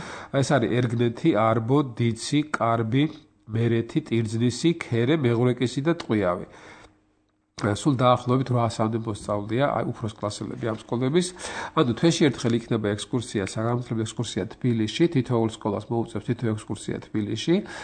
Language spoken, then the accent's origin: Georgian; Gori, Shida Kartli, Georgia; მე თქვა შიდა ქართლიდან გორიდან ვარ და მიხდებოდა ხოლმე ადრე უფრო ხშირად ამ სოფლებში